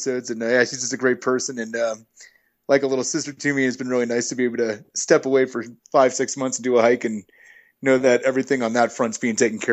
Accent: New England, United States; I grew up mostly in New England my whole life until I was in high school

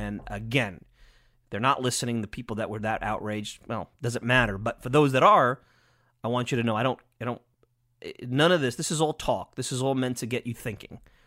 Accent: Long Island, New York, United States; Again, I'm biased from Long Island

